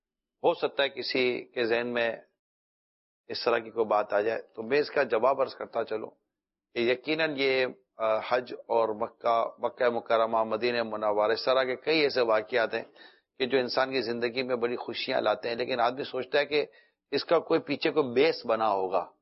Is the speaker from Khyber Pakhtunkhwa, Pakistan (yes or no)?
no; Karachi, Sindh, Pakistan; میری تو بچپن سے ہی ہم خارادر میں پلے بڑھے ہیں, اولڈ سٹی ایریا میں